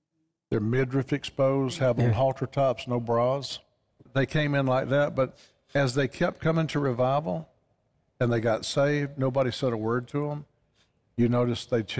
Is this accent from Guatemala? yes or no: no; Ireland; You know, and I said, yeah, I'm Irish. They said, oh, no, you're not Irish. You're Scottish.